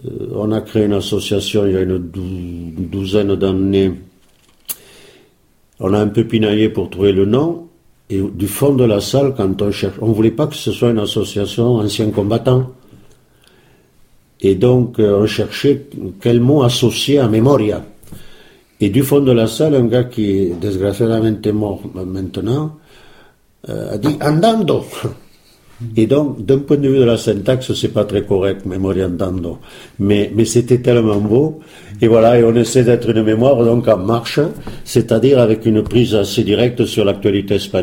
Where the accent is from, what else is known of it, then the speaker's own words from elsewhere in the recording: Decazeville, Occitanie, France; born there; depuis que j'ai la double nationalité, j'ai récupéré le nom de ma mère. Donc. Je suis né à De Casville, dans une famille espagnole et dans un environnement espagnol, de réfugiés espagnols, et plus précisément dans un environnement libertaire